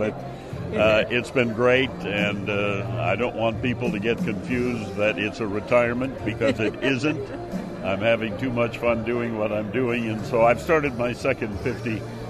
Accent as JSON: {"language": "English", "region": "Wisconsin", "country": "United States", "moved": "as an adult", "lives_now": "Chicago, United States", "said": "arrived in Chicago September 26th of 1960, I guess I thought I'd stay about 5 years and then go back to my home state of Wisconsin"}